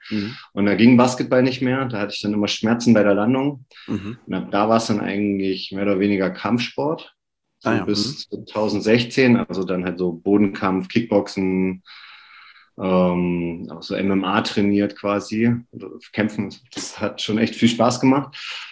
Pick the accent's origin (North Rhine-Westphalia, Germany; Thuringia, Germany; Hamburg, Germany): Thuringia, Germany; ich komme aus der Nähe von Oberhof und früher so in der DDR